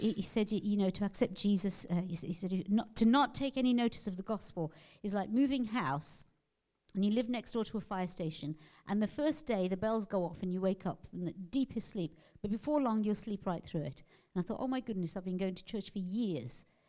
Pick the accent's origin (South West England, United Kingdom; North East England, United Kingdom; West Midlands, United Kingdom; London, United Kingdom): West Midlands, United Kingdom; born there; And so I was born in the Midlands, West Midlands.